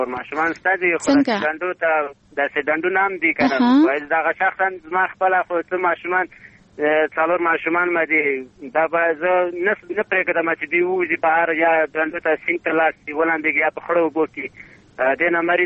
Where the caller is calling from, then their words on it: Ghorband, Parwan, Afghanistan; د غوربند نه